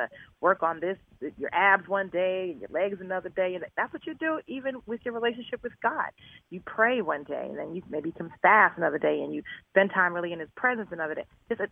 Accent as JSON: {"language": "English", "town": "Boston", "region": "Massachusetts", "country": "United States", "tie": "born or raised there", "said": "I was raised in Boston, Massachusetts. My parents were missionaries, and they became pastors."}